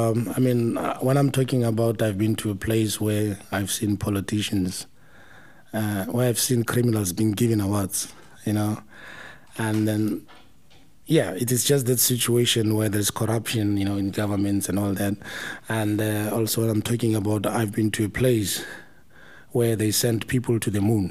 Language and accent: English; Mamelodi, Gauteng, South Africa; Growing up in Mamelodi, I grew up as a happy child.